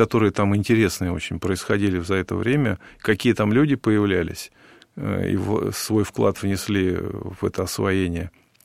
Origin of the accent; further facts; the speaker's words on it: Tomsk, Tomsk Oblast, Russia; я сам сибиряк. Я родился и вырос в Сибири, в городе Томске. Первые 40 лет своей жизни я провел именно в Томске.